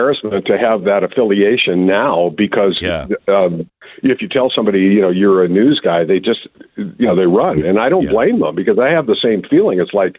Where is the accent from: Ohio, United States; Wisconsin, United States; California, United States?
Wisconsin, United States; I could tell from his accent, he was from Wisconsin. I'm from Wisconsin. His accent was stronger than mine.